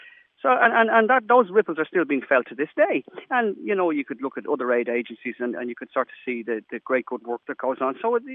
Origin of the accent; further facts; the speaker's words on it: Ireland; as Irish people, we've always had a sense